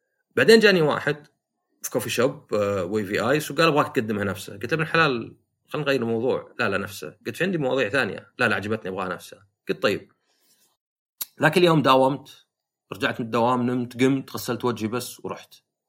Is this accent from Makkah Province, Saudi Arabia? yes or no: no; Riyadh, Riyadh Province, Saudi Arabia; لأن عندنا في الرياض، في السعودية 7 مدن